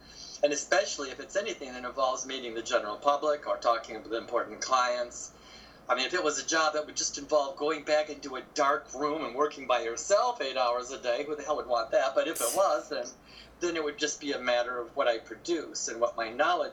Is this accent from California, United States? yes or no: no; Michigan, United States; There's just a myth that Chicago has got these terrible winters, but I'm from Michigan as well